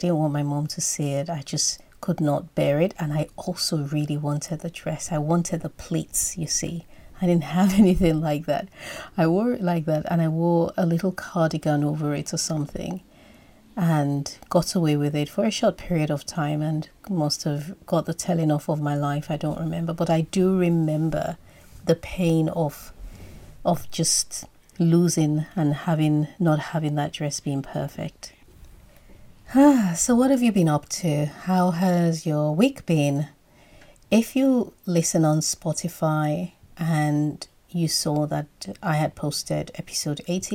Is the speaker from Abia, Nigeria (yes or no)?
no; Benin City, Edo, Nigeria; As a child growing up in Benin, I recall church. That was a major part of Easter.